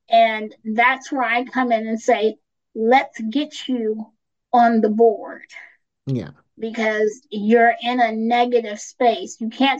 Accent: California, United States; I'm from California, so affordable housing, I don't even know if that's a thing anymore.

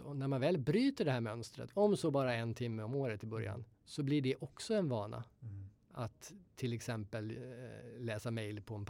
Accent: Sweden; Men då förklarade jag för henne att jag är svensk så jag har 5 veckors semester.

